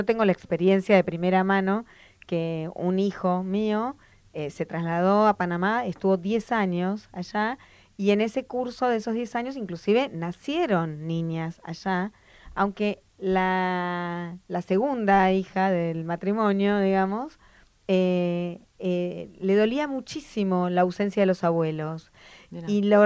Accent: Argentina; Porque yo soy argentina

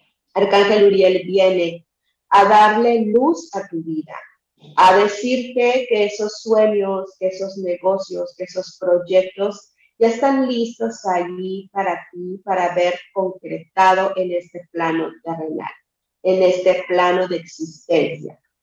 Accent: Yucatán, Mexico; Con todas estas cualidades que nos caracterizan los mexicanos. Soy yucateca

